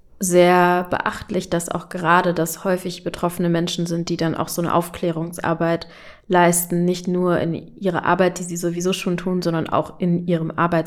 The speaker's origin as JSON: {"language": "German", "region": "Berlin", "country": "Germany", "said": "also ich bin selbst auch Berlinerin, ich bin jetzt nicht in Neukölln aufgewachsen, aber ich war schon viele Male in Neukölln"}